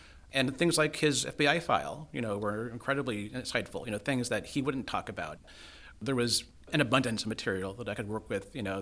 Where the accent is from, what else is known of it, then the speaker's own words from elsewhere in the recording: Castro Valley, California, United States; born there; So I was born in the East Bay in Castro Valley, California. And so I went to Berkeley a lot growing up.